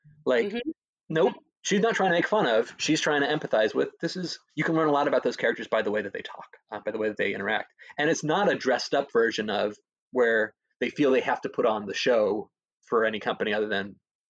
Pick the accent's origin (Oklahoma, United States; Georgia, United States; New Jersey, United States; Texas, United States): New Jersey, United States; I'm from Jersey, so I say use guys. It's very Italian. Mm-hmm. You know, it's very local, it's very provincial. Mm-hmm. Now in the South, which is weird.